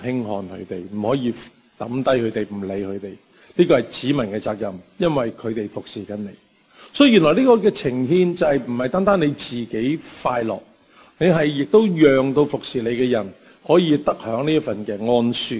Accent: Hong Kong; 这个观念有时候我们香港人会熟悉一些。

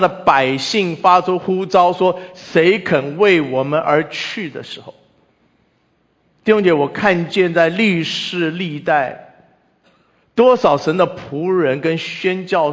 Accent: China; 作为一个中国人，一方面我们觉得自己很骄傲

